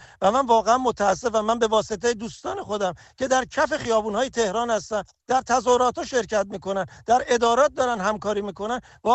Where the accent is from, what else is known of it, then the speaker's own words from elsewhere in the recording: Iran; ما همه ایرانی هستیم و سوا از همه این در واقع علایق و مطالبی که داریم باید زیر پرچم ایران